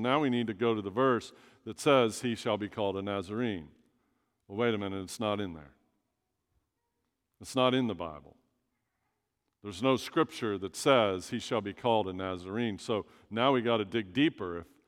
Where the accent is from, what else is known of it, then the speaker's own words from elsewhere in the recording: Alabama, United States; I didn't really understand that in junior high, growing up in Alabama.